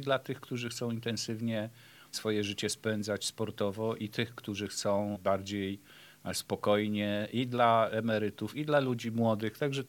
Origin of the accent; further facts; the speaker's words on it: Gniezno, Greater Poland Voivodeship, Poland; moved away as an adult; A tak to cały czas byłem związany z Gnieznem do 25 roku życia, do jak skończyłem studia w Poznaniu. Po studiach właśnie przyjechałem tutaj do Jeleniej Góry